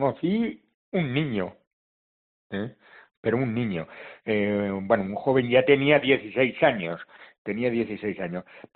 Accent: Castile and León, Spain; moved away as an adult; los 50 años los he pasado aquí en Canarias, ¿eh? Porque yo soy de Salamanca, concretamente de la diócesis de Ciudad Rodrigo, no de Ciudad Rodrigo, de un pueblo por allí muy, muy perdido, de la España profunda y vaciada.

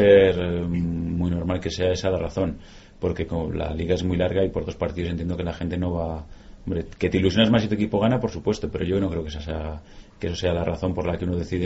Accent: Valladolid, Castile and León, Spain; Primero como vallisoletanos, porque como vallisoletano que somos la mayoría, pues nos gustaba tener en nuestra ciudad una actividad como los Juegos Olímpicos.

